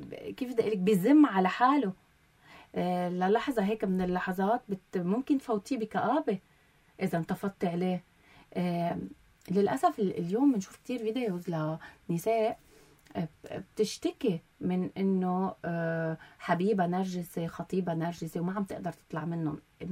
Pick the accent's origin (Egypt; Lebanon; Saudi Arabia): Lebanon; من بعد الأزمة الاقتصادية العالمية يلي مش بس مرقنا نحن فيها كلبنانيين